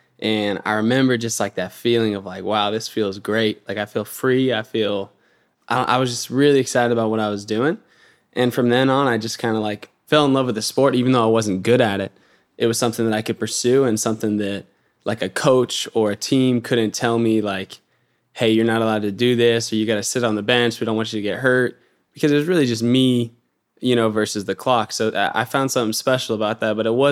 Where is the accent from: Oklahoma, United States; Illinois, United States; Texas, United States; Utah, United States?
Utah, United States; Syracuse; also born or lived in Georgia, United States; So I was born in Georgia, and I'm actually a double amputee, and I lost both my legs. I had them amputated in Florida and then moved around a little bit more until I ended up in Syracuse, Utah. And really, like, it was a good place to grow up.